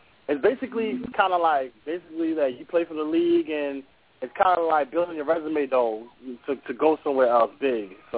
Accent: Brooklyn, New York, United States; now in Alaska, United States; I'm from Brooklyn, New York, but I came to Alaska from the military

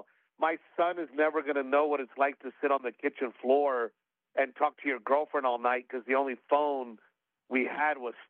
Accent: Gregory, Texas, United States; I grew up in a little town in Texas called Gregory, Portland. And, you know, I am a very simple man.

